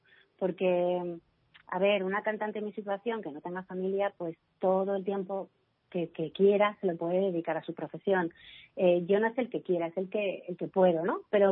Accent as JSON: {"language": "Spanish", "town": "Madrid", "region": "Community of Madrid", "country": "Spain", "tie": "born or raised there", "said": "como madrileña de pura cepa y además nacida y crecida en la calle Mayor"}